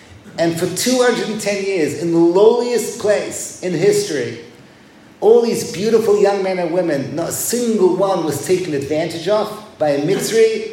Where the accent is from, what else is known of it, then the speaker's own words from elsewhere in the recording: England, United Kingdom; When I was growing up in England